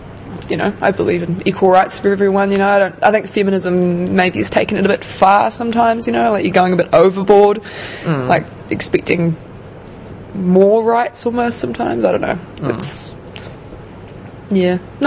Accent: Waikato, New Zealand; I'm studying vet at Palmerston North in my second year. From the Waikato. Born and raised in New Zealand.

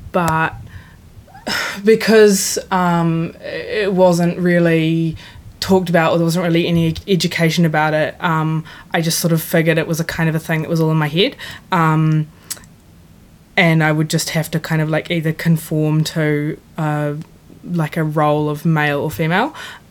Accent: Palmerston North, Manawatū-Whanganui, New Zealand; So I come from Palmerston North, which is an interesting place to grow up in. But it's like it's really good, but it's quite small and quite insular

